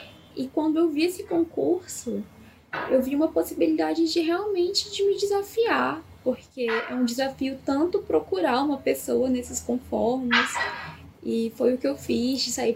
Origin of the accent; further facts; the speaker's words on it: Taguatinga, Federal District, Brazil; sou de Taguatinga, Distrito Federal